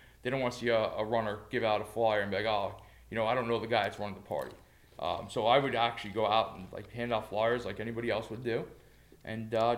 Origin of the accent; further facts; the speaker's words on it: Queens, New York, United States; In Bayside, Queens.